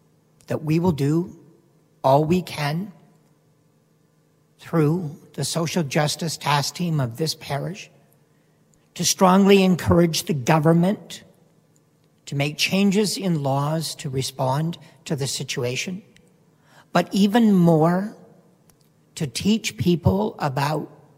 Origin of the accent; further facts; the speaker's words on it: London, Ontario, Canada; I spent about 7 years in London, Ontario. I grew up in a privileged economic home. I grew up in the West End.